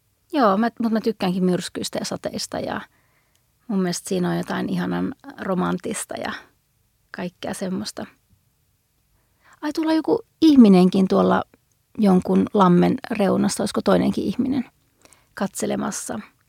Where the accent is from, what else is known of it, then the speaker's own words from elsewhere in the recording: Lapland, Finland; mä oon syntynyt siellä, tai mä oon syntynyt ja kasvanut ja niin kuin asunut koko elämäni Saamenmaalla ja keskellä luontoa